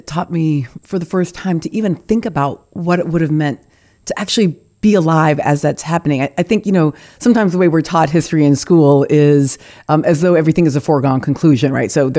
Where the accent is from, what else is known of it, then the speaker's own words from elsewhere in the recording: the South, United States; that period that I, you know, growing up in the South, learned as redemption.